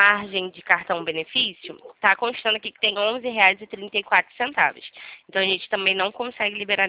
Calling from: Rio de Janeiro, Brazil; eu falo do centro do Rio.

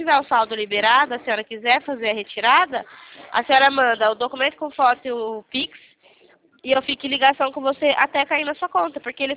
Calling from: Sorocaba, São Paulo, Brazil; A gente é aqui do interior de São Paulo, Sorocaba.

